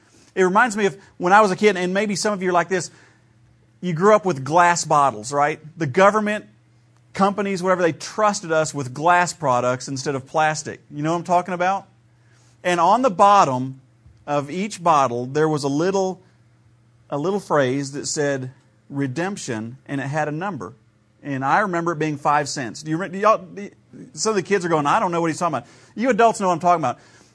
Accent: Ohio, United States; And of course, I grew up in Ohio where we still had a milkman that came by the front door and dropped milk in your milk box.

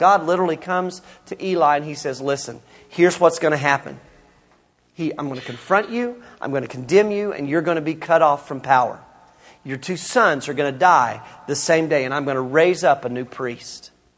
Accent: Canyon, United States; I remember growing up, I'm from Canyon

